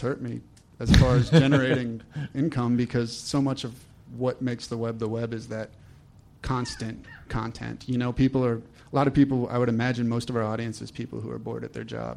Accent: New Jersey, United States; I mean, like, I'm from New Jersey originally, so it was one of the first that I was aware of and was defiantly Southern.

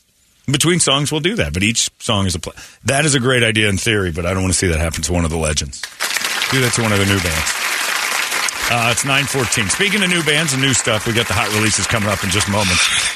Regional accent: Philadelphia, Pennsylvania, United States; Because I'm from Philly. It's a Philly thing.

